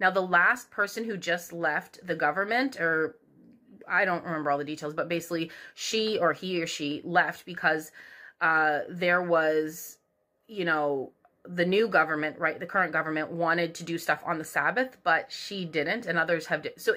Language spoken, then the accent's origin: English; Canada; I'm Canadian